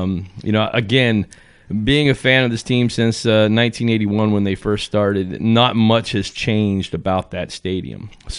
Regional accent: Waynesboro, Pennsylvania, United States; now in Hagerstown, United States; I grew up in Waynesboro across the way. My first apartment was here in Hagerstown. You know, I now live in Hagerstown.

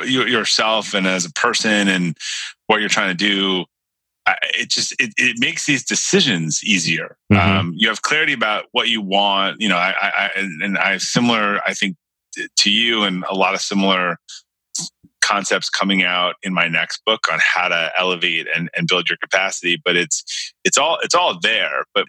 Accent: Brookline, Massachusetts, United States; I grew up in Brookline

